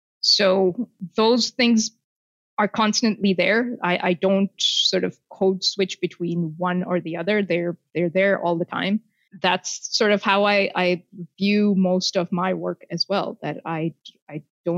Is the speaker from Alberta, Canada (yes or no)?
no; Toronto, Ontario, Canada; So I can tell you what it's like growing up in Toronto.